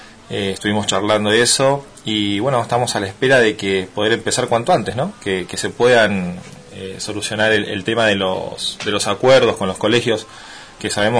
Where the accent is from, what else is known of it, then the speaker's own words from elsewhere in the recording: Mar del Plata, Buenos Aires Province, Argentina; Bueno, mira, yo en realidad soy nativo de la ciudad de Mar del Plata.